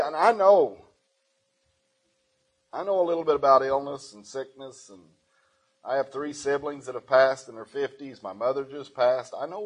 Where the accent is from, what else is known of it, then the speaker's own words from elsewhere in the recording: Indiana, United States; also born or lived in Texas; now in Missouri, United States; I was raised in the Old Baptist Church in Indiana, and circumstances arose, and I spent a year in Texas, and then I've been in Missouri the last 10.